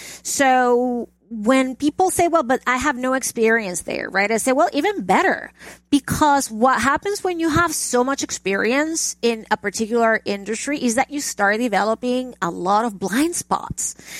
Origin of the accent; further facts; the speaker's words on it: Caracas, Capital District, Venezuela; I grew up in Caracas, Venezuela.